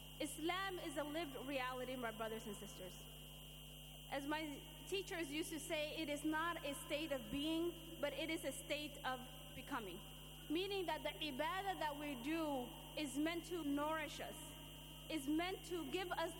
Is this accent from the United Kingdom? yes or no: no; Somalia; Or what's going on in my home country of Somalia?